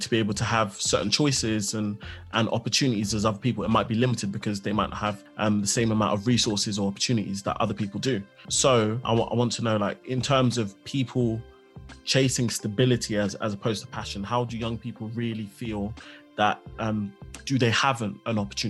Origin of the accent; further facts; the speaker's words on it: Nigeria; I know myself, I'm Nigerian. One thing which is really, really amazing about my culture is that children and family like to stick together